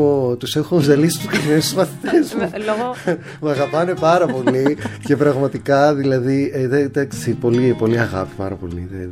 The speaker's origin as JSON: {"language": "Greek", "town": "Vyroneia", "region": "Central Macedonia", "country": "Greece", "tie": "born or raised there", "said": "εγώ μεγάλωσα στη Βηρώνια Σερών που έπινα γάλα από μία γελάδα."}